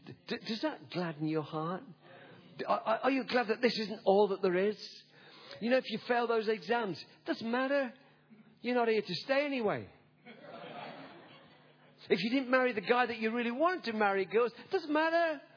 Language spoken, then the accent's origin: English; England, United Kingdom; now in Australia; I come from England, as you know, but I love Australia, and we've made this our adopted home. We love it. We're Aussies. You could tell by the accent. I'm an Aussie.